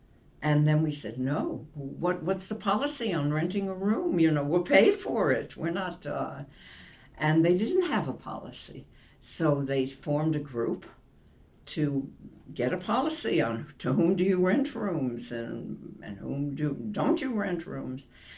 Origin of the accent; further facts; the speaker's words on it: Albany, New York, United States; I mean, I grew up in Albany, New York, and Albany, New York is what I call, in those days, a white bread town.